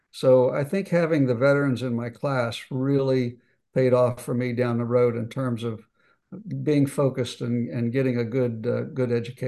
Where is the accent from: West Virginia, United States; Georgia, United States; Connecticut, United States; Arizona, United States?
West Virginia, United States; I was working in a small hospital near my hometown in West Virginia.